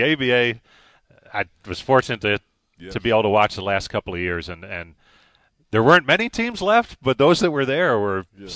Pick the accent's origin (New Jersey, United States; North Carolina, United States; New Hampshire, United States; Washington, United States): New Jersey, United States; I grew up in New Jersey